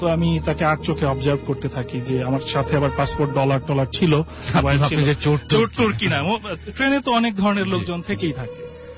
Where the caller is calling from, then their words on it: Malibagh, Dhaka Division, Bangladesh; আসসালামু আলাইকুম লিসেনার্স … আমি এসেছি মালিবাগ থেকে।